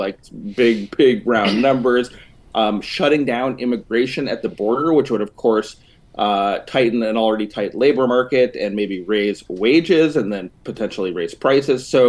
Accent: Cleveland, Ohio, United States; And, you know, I'm from Cleveland, so really that ball's landing on East 9th Street.

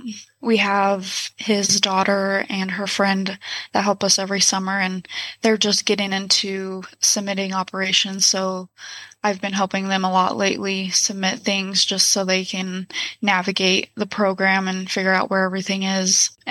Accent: Lamar, Colorado, United States; So I was born in Lamar, Colorado. I was born and raised there. I come from a big family.

